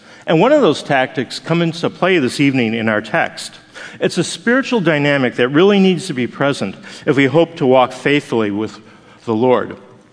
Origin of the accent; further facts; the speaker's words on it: Buffalo, New York, United States; One of the memories that I have growing up in Buffalo, New York, was engaging in lots and lots of water balloon fights.